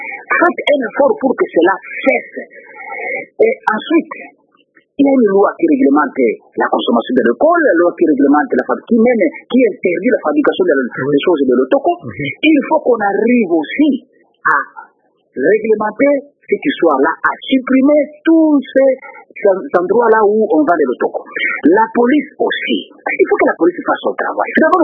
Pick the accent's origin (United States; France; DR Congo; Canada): DR Congo; Boma, Kongo Central; moi j'ai grandi à l'intérieur du pays, j'ai grandi à Boma.